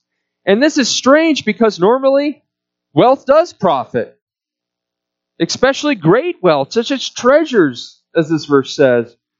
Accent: Omaha, Nebraska, United States; I still think about the company that was based out of my hometown of Omaha, Enron.

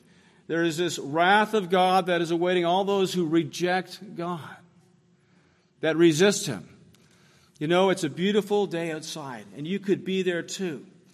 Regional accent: Ottawa, Ontario, Canada; the Anglican church I grew up in Ottawa

